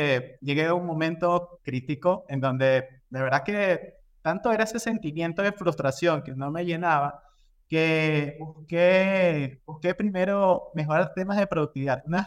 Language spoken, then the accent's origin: Spanish; Ecuador; yo soy de Ecuador.